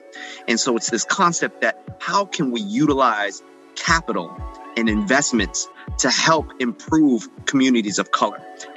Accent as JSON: {"language": "English", "town": "New York City", "region": "New York", "country": "United States", "tie": "born or raised there", "said": "All of my friends growing up in New York City, I went to high school in Spanish Harlem."}